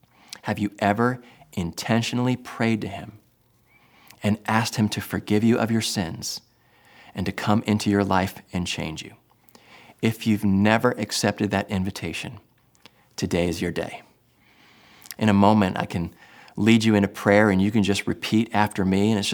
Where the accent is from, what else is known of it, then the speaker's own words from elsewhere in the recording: New Jersey, United States; Now, listen, I'm from New Jersey.